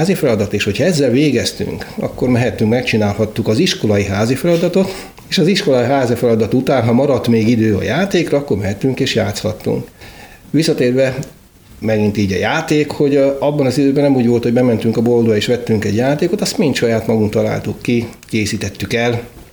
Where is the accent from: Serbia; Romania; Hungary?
Hungary; Sárbogárd, Fejér; 1964. szeptember 23-án születtem Sárbogárdon. Ez egy Fejér megyei település, és onnan mondjuk 6 kilométerre volt egy kis puszta, úgy hívják, hogy Nagy Hörcsök. És ott kezdtem életem első éveit.